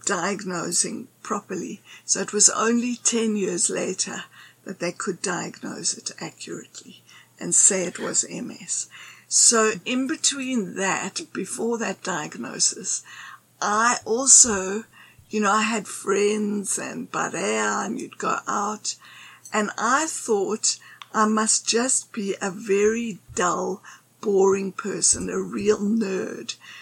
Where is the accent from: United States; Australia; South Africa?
South Africa; born there; I am a South African because I was born here, but that Greekness is so much a part of my internal life and being.